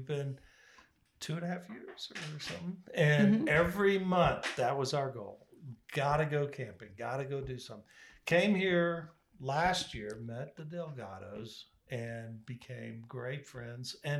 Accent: New Braunfels, Texas, United States; from New Braunfels, Texas.

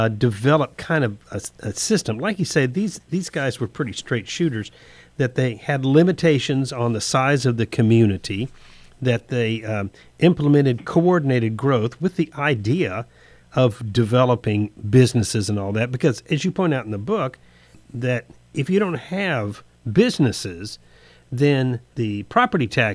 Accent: Daytona Beach, Florida, United States; because you and I both know, because we grew up in Florida, the water table is not very, it is very high.

